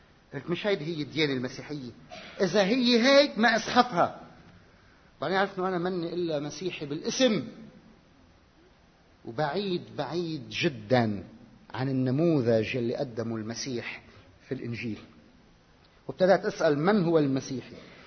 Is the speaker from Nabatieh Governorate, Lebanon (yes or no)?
no; Beirut, Beirut Governorate, Lebanon; بذكر لما كنت طفل وعم بكبر، وأنا خلقت بمجتمع بحي في بيروت إسلامي مسيحي معاً في تعايش